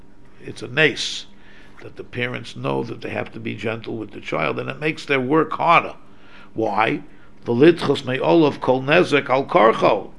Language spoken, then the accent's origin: English; New York City, New York, United States; I grew up in New York City